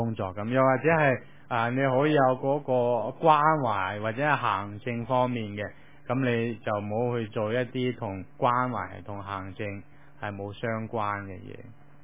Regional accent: China; 我哋中國人

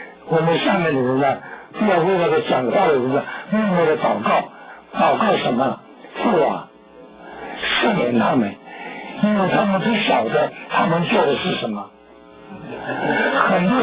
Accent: China; 所以我们中国人呢，形容那些男孩子啊，有三个字

